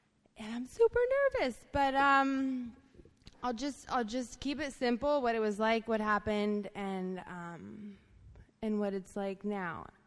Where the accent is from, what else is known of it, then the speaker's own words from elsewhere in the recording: Florida, United States; I grew up mostly in Florida. My parents were separated, and my mother was a single mom.